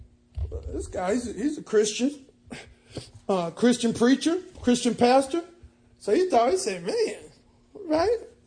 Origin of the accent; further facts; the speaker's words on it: Charlotte, North Carolina, United States; I grew up in Charlotte, North Carolina, and where Jim Baker was.